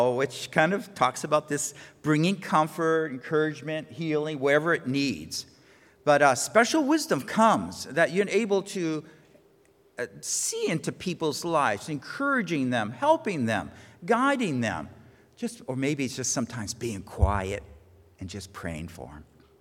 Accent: New England, United States; I come from New England

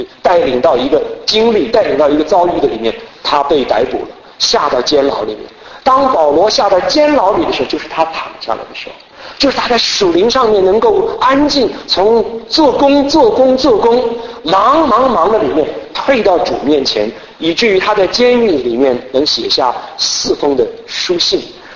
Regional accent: Taiwan; 我就想起我小的时候在台湾的时候

